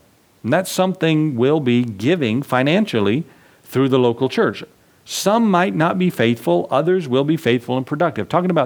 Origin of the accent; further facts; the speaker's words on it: United States; We're so privileged to be Americans.